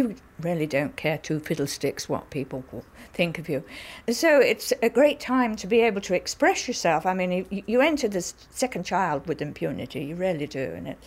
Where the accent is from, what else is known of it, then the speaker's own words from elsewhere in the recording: United Kingdom; I mean, I'm British to the core, and I laugh at all kinds of things that other people wouldn't find amusing.